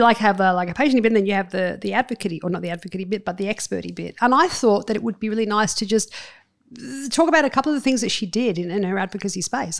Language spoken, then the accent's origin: English; Australia; as an Australian in 2023